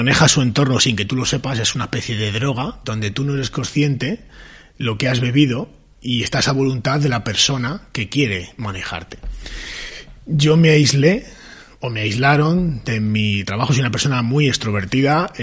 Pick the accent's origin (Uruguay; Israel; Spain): Spain; Madrid, Community of Madrid; Soy un papá de Madrid